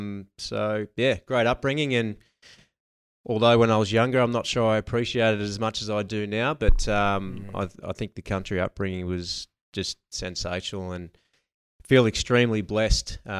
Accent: Narrandera, New South Wales, Australia; now in Victoria, Australia; I'm not from Victoria. I'm from regional New South Wales. Explains a lot. Yeah, grew up in a small country town called Narendra, which for anyone that knows where Wagga is, it's close to there

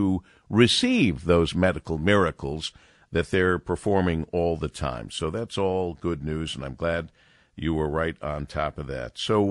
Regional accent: Monroe, Michigan, United States; I'm born and raised in Monroe. If there was something really wrong or bad with us, we would go to Toledo or Detroit.

